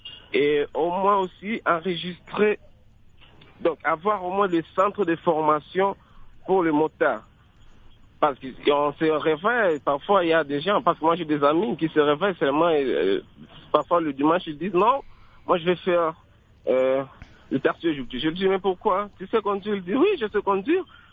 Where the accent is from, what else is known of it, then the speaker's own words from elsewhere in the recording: Goma, North Kivu, DR Congo; Même si chez nous à Goma, il y a des accidents.